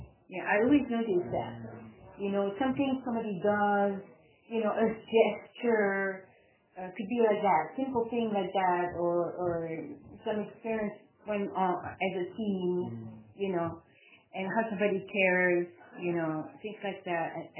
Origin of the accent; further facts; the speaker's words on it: Belgium; moved away; They hear my accent, right? They hear my accent, right? And I said, I'm from Belgium. Oh, I came from Belgium.